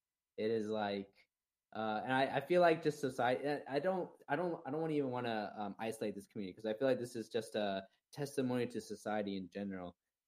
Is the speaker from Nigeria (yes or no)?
no; India; It's like when I go to an audition room as a Indian person, an Indian dancer, they don't see me as a dancer. They see me as an Indian person.